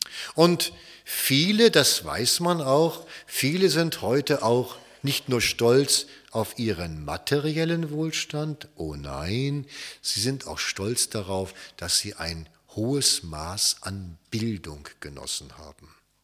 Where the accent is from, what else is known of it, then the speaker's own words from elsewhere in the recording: Schleswig-Holstein, Germany; Wir kommen hier aus Schleswig-Holstein.